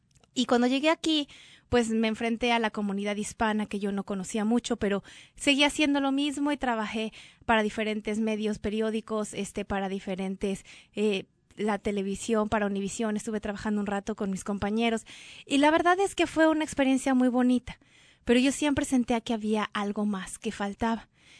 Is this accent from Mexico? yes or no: yes; Mexico; siempre digo pluma, soy mexicana